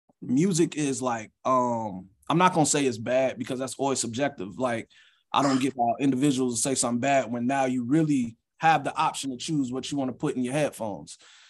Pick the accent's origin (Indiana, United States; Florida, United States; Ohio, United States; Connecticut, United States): Florida, United States; Jacksonville; I'm from Jacksonville, so like, to see y'all working with artists from the south was always a big thing